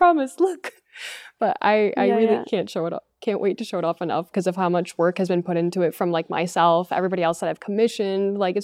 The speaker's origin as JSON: {"language": "English", "country": "France", "said": "And we're French, we come from France"}